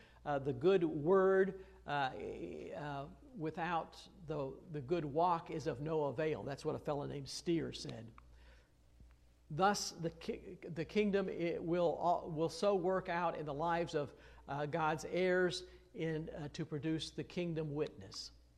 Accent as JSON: {"language": "English", "region": "Illinois", "country": "United States", "tie": "born or raised there", "said": "Unfortunately, growing up in Illinois, we sing our songs differently than you folks down here sometimes sing them."}